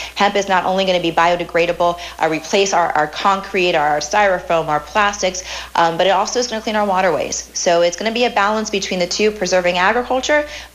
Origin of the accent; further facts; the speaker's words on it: Miami, Florida, United States; As we know that, I'm born and raised in Miami